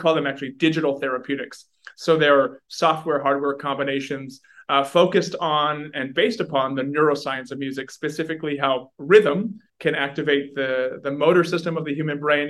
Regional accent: West Enfield, Maine, United States; I grew up in the big city of West Enfield, Maine, graduated from Penobscot Valley High School. I had about 45 kids in my graduating class, and that was consisting of 9 towns

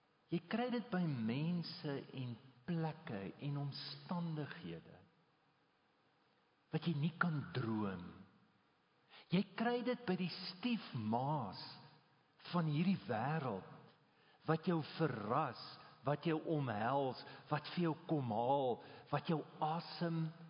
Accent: Standerton, Mpumalanga, South Africa; Ek kom van Standerton af en ons nooit 'n kersboom gehad nie.

